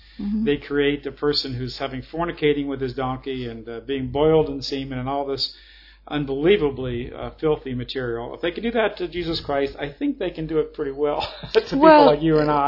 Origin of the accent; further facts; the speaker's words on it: United States; And unfortunately, as an American, I'm ashamed of the fact that Hollywood is a representation now of what America is to the world.